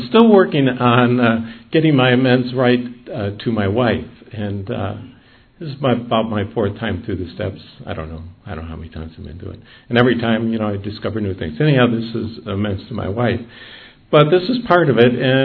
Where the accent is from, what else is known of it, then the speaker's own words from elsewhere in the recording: Asheville, North Carolina, United States; And I'm from Asheville